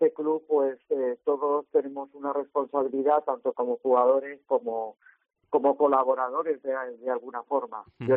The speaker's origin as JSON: {"language": "Spanish", "town": "Elche", "region": "Valencian Community", "country": "Spain", "said": "Mira, somos de Elche, yo soy de Elche, de Vigo"}